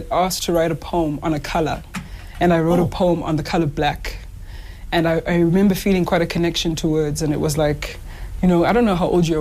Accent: Malinda, Eastern Cape, South Africa; And also, I grew up in Malinda. Malinda is the first suburb when you're coming from Mdantsane.

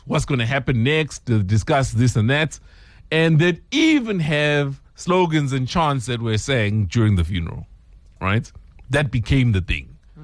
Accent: South Africa; So, back in the day, politics was obviously banned when we were growing up in South Africa.

